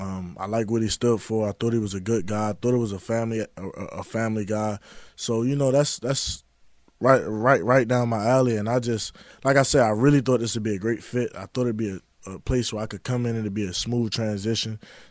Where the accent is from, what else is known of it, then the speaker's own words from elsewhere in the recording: Baltimore, Maryland, United States; just being a kid growing up in Baltimore, you know, was my favorite NFL team.